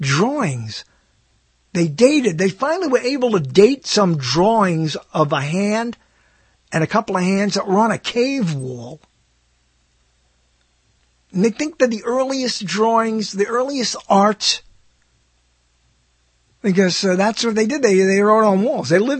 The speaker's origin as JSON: {"language": "English", "region": "New York", "country": "United States", "tie": "born or raised there", "said": "I grew up in New York, and that's, you know, that's a terrible, terrible thing to admit."}